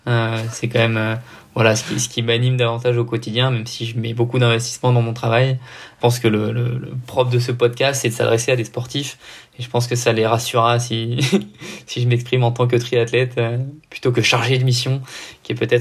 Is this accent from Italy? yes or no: no; south of France, France; accent: Parisian; potentiellement l'accent du sud, vu que j'y ai passé ma vie, se sont un peu annihilés. Et donc, j'ai un accent...